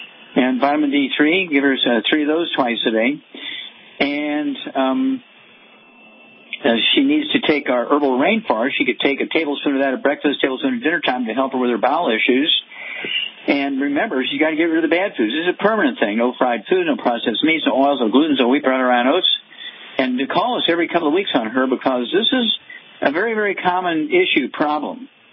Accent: Missouri, United States; let's go to Missouri, my home state.

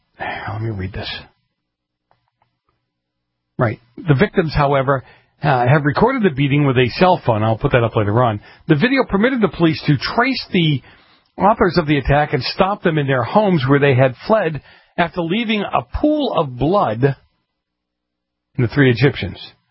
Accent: Boston, Massachusetts, United States; they thought I was glamorizing the way I grew up in Boston, how the mafia handled themselves in Boston.

